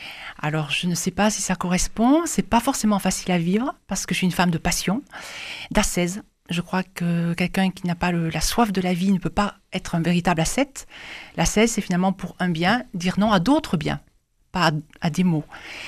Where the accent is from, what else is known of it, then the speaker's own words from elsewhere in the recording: Toulouse, Occitanie, France; je suis toulousaine pour les Ibocagne et Cagne, Saint-Sernin, Fermat.